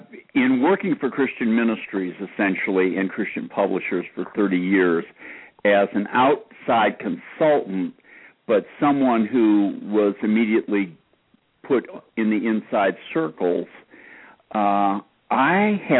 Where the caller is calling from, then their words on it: Atlanta, Georgia, United States; I'm calling from Atlanta.